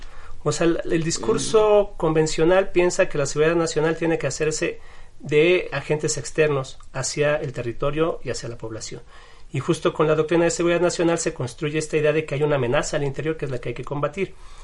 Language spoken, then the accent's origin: Spanish; Mexico City, Mexico; No, yo soy mexicano, nací aquí, chilango.